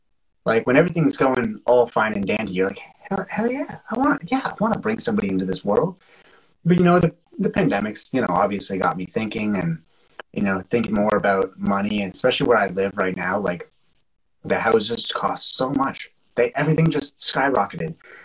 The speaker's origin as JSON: {"language": "English", "country": "Canada", "said": "and I'm Canadian, so it's even, like, it's even less."}